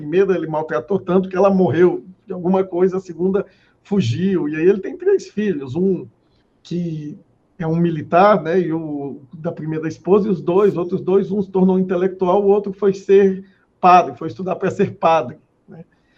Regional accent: Northeast Region, Brazil; eu sou um bom garfo, como nordestino

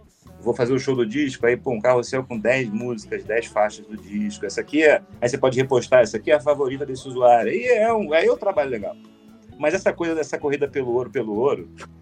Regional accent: Rio de Janeiro, Brazil; now in São Paulo, Brazil; eu, como carioca morador de São Paulo

